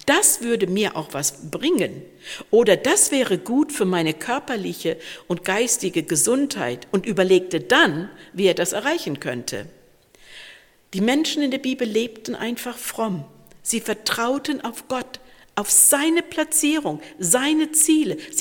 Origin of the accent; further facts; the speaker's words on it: Canada; Ein Sänger aus meinem Heimatland … der hat mal geschrieben und gesungen